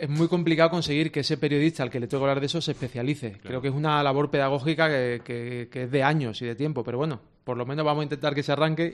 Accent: Seville, Andalusia, Spain; Llegué a la tribuna, soy de Sevilla, me gustaban las cofradías

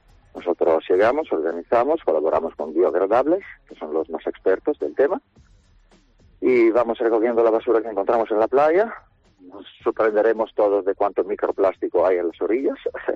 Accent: Friuli-Venezia Giulia, Italy; Spanish is a second language; now in Spain; Venía del norte-este, una pequeña comarca entre Austria, Yugoslavia e Italia. Una comarca con 300 días de lluvia, y de repente he descubierto otra con 300 días de sol.

